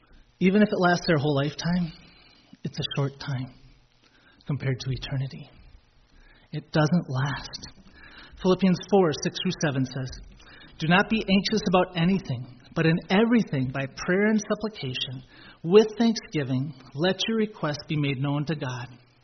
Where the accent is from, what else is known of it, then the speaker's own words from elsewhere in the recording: Grantsburg, Wisconsin, United States; As some of you know, I grew up in Grantsburg.